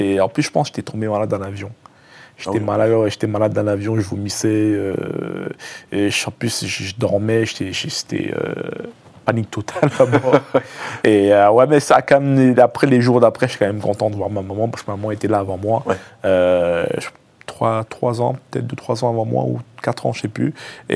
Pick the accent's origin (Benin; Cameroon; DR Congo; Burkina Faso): Cameroon; now in France; Évidemment, j'ai encore les souvenirs de mon enfance au Cameroun.